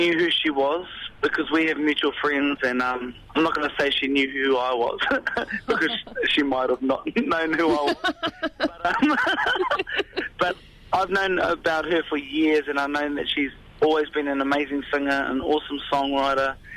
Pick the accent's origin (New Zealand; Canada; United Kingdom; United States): New Zealand; also born or lived in Melbourne; I'm a New Zealand, I'm a Kiwi Aussie. So, you know, I've got both my passports, I'm a dual citizen. I was born in Melbourne, but, you know, brought up in New Zealand.